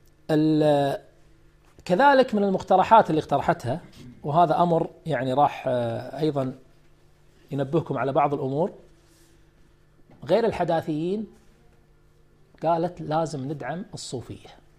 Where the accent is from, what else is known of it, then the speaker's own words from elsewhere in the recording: Kuwait; أنا سألت بعض المكتبات عندنا في الكويت هني يبيعون كتبه